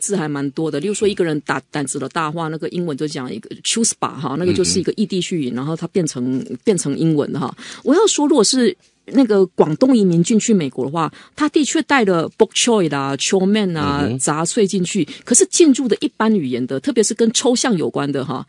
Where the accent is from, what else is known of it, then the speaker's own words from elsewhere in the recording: Taiwan; 我们台湾人应该都知道的